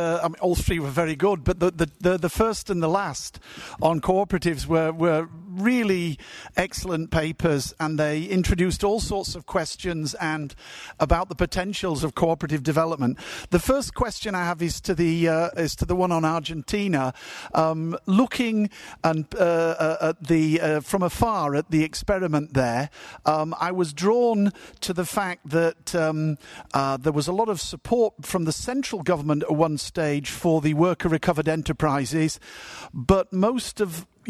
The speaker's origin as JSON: {"language": "English", "country": "United Kingdom", "said": "it certainly resonates with me as a Brit."}